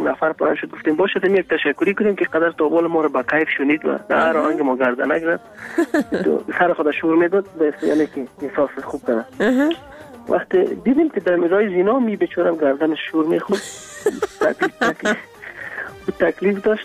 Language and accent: Persian; Afghanistan; از افغانستان هستم